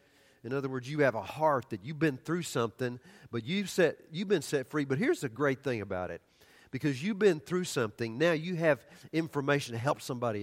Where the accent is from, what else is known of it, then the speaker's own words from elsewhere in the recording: Oklahoma, United States; I'm from Oklahoma. We don't have snow. We have rattlesnakes.